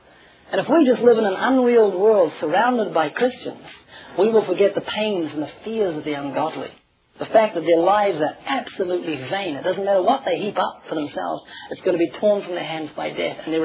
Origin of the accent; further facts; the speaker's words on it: New Zealand; I've got a friend who lives in Australia. I'm from New Zealand.